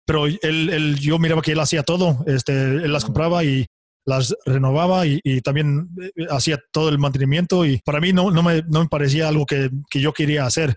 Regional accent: Texas, United States; born there; soy nacido aquí en Texas, aquí un poquito afuera de Houston. Okay. Mi papá es mexicano, también mi mamá.

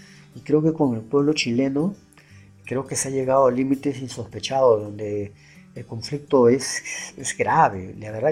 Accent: Peru; Por la semejanza en cultura que tenemos con nosotros, yo soy de Perú, ¿no?

